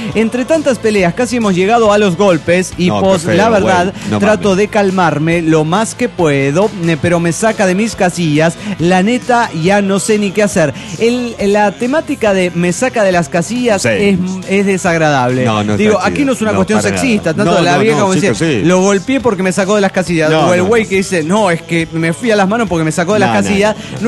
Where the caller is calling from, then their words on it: Cuernavaca, Morelos, Mexico; de Cuernavaca, Morelos, México.